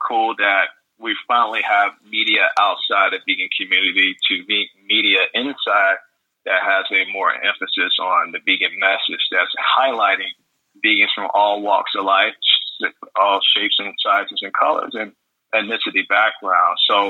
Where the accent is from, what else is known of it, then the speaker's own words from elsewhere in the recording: Chicago, Illinois, United States; I do come from humble beginnings in Chicago. I grew up in Chicago